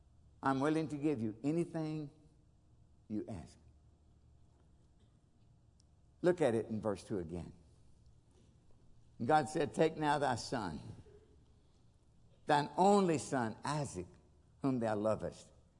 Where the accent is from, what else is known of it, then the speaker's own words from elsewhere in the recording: Kentucky, United States; Lord, I'm from Kentucky. We have a difficulty with English.